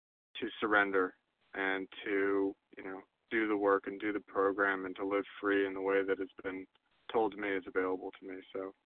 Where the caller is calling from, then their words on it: Maryland, United States; All right … from Maryland.